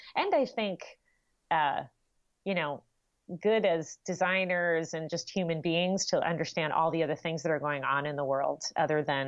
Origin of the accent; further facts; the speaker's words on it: New Jersey, United States; also born or lived in Manhattan, United States; Well, so I was born in Manhattan. We lived right outside in a smallish town in New Jersey.